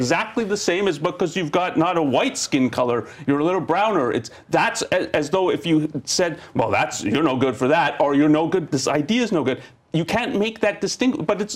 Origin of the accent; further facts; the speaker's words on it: Canada; I'm from Canada and people don't even know about Canada.